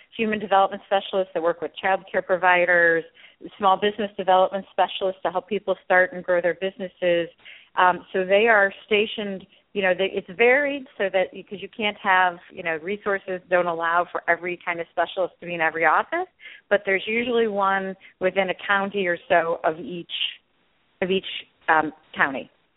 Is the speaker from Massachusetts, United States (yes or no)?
no; St. Louis, Missouri, United States; No, I actually started in a rural area. I'm from St. Louis, but I started in a more rural area when I started with the university